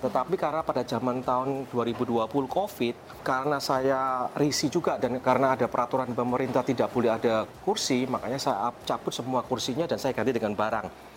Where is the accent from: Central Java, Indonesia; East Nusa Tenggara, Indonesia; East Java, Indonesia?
East Java, Indonesia; Surabaya; now in Philadelphia, United States; saya tinggal di Philadelphia, Amerika. Saya berasal asli dari Surabaya.